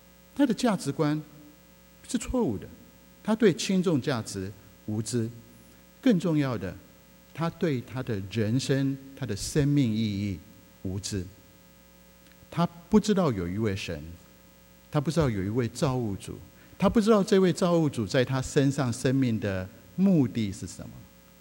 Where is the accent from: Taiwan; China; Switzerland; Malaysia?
China; 我们中国人会说为达目的不择手段